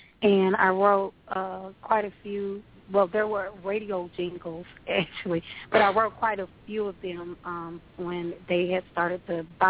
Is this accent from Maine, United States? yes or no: no; Decatur, Georgia, United States; Well, I am originally from Decatur, Georgia, and I grew up in church